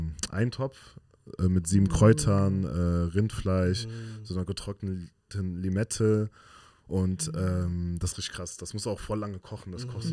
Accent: Waiblingen, Baden-Württemberg, Germany; born there; also born or lived in North Rhine-Westphalia; Ich bin ja auch mehrere Kulturen in mir, ich bin auch eigentlich Schwabe am Ende des Tages.

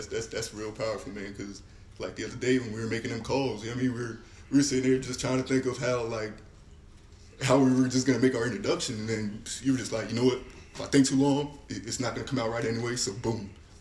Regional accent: Pennsylvania, United States; I'm from Pennsylvania.

